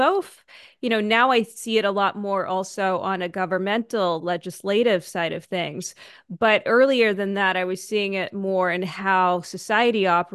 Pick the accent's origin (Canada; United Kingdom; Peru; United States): Canada; born or raised there; also born or lived in Soviet Union